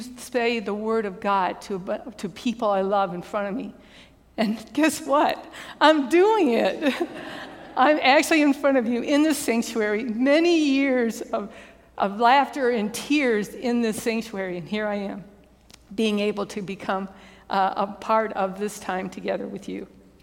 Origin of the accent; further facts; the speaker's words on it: Michigan, United States; I try. I'm from Michigan. Bear with me.